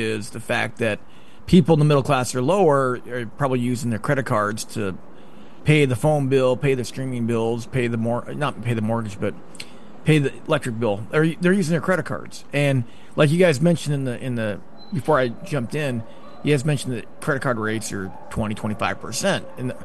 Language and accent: English; Idaho, United States; I grew up in Idaho and my parents were pretty much, leave me alone.